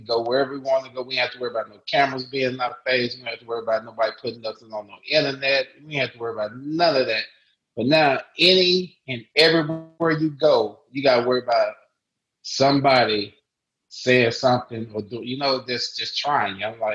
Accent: Fort Worth, Texas, United States; I'm from DFW. I'm from Fort Worth, but we was in Dallas, so they thinking that's my hometown.

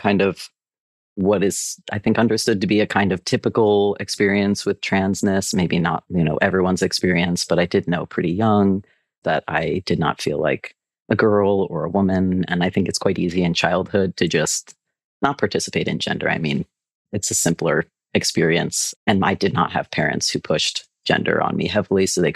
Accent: Baltimore, Maryland, United States; I'm from Baltimore, where it wasn't uncommon to hear about trans women exclusively in the context of violent crimes and bathrooms.

